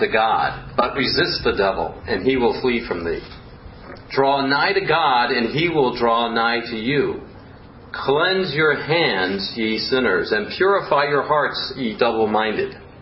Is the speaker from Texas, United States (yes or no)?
no; Miami, Florida, United States; When I was growing up in Miami, Florida, my mom and dad had Proverbs 3:6 hanging on the wall.